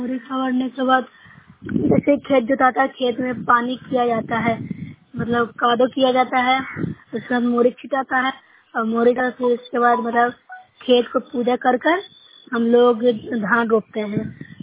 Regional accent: Bihar, India; मैं नौशरा ब्लॉक से हूँ, जिला नालंदा की निवासी हूँ।

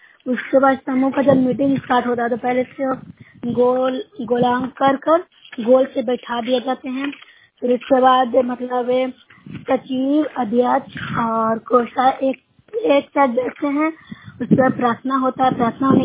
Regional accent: Nalanda, Bihar, India; मैं नूरशहर प्रखंड से हूँ, जिले नालंदा के निवासी हूँ।

